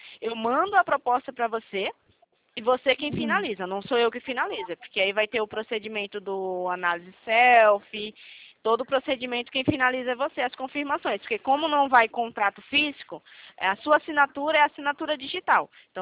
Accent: Itatiba, São Paulo, Brazil; Eu sou de Itatiba, São Paulo

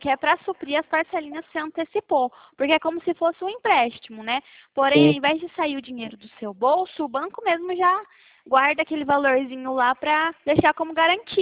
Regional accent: Presidente Prudente, São Paulo, Brazil; Nós somos de Prudente, de Presidente Prudente.

